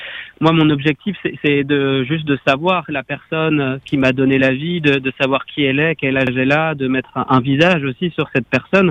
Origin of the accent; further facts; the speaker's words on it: Réunion; born there; Je suis un enfant adopté de La Réunion et je suis à la recherche de ma mère de naissance. Je suis né, moi, à La Réunion le 22 juillet 1991 à la clinique Lamarck à 23h50.